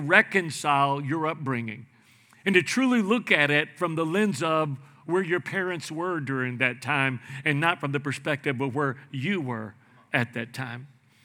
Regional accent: Houston, Texas, United States; I married a Cajun girl. Her maiden name is Baudouin, and I'm Mexican from the Barrio of Houston

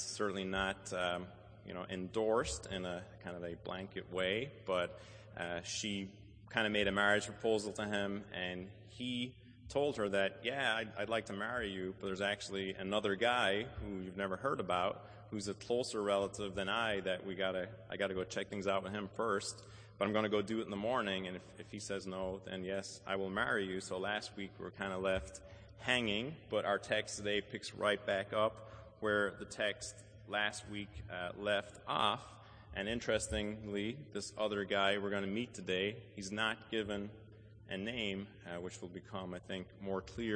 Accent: Ireland; I grew up in Ireland, and my daughters have Irish names.

